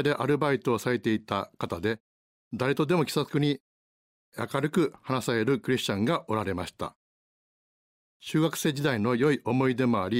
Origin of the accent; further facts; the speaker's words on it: Neyagawa, Osaka, Japan; 現在67歳、会社員です。大阪生まれで、中学卒業までは寝屋川市に住んでいました。